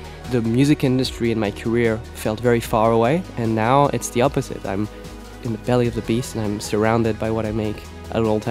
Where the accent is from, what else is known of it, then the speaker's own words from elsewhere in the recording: Nantes, Pays de la Loire, France; English is a second language; I was a 16-year-old boy in France, in Nantes, my hometown.